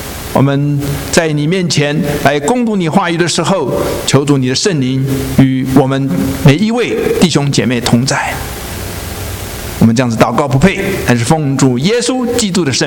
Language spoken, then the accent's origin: Chinese; Taiwan; 我是从台湾来的。那台湾很多的家庭呢，都是大男人主义，我们家也是。